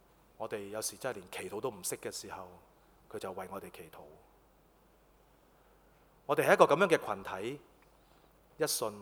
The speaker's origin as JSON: {"language": "Cantonese", "country": "Hong Kong", "said": "我哋香港人真係咁噶"}